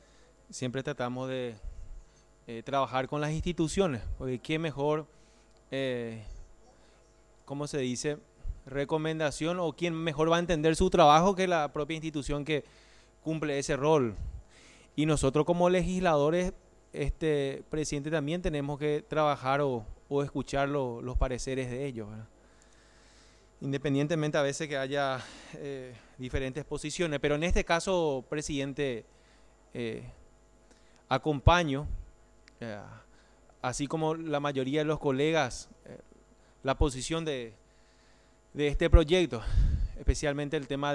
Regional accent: Ciudad del Este, Alto Paraná, Paraguay; en mi caso que soy de Ciudad del Este

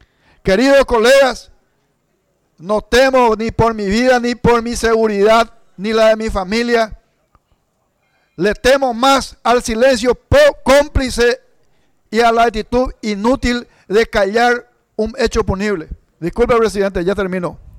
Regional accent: Paraguay; somos paraguayos en primer lugar y segundo, creemos en Dios Todopoderoso

